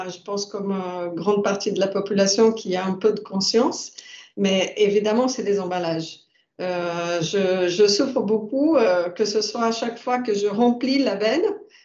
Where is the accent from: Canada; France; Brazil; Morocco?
Brazil; French is a second language; Ma culture, je suis brésilienne, donc je viens d'un pays nouveau